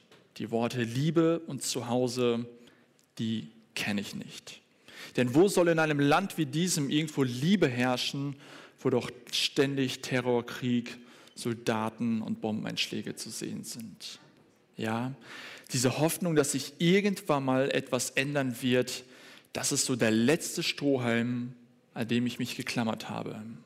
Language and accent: German; United States; German is a second language; Genau, richtig geraten, aus den USA komme ich.